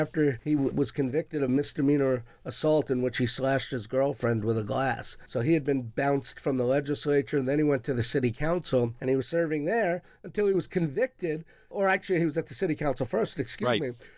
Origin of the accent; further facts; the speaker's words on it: Long Island, New York, United States; Like I grew up on Long Island